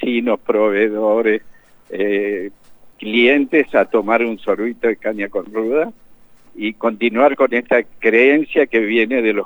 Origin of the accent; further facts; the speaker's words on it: Corrientes, Argentina; Sí, soy correntino, así que es mi tradición.